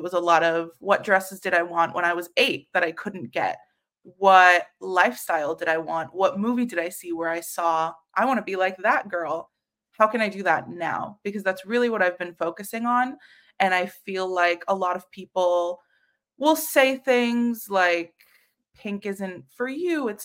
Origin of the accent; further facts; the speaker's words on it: Florida, United States; I grew up in Florida, so I get so much FOMO with snow days